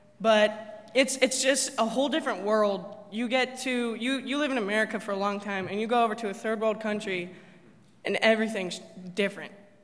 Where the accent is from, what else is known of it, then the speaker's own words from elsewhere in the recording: Uganda; born there; But anyway, I was born in Uganda, and I didn't remember a whole lot just because I was so young.